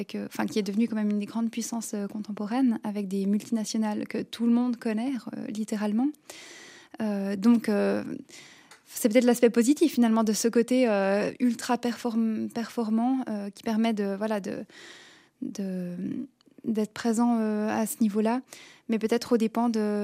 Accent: Switzerland; en tant que Suissesse

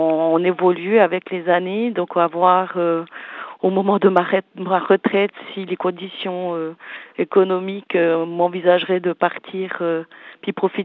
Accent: Rio de Janeiro, Brazil; moi, je suis de Rio, donc une vraie carioca.

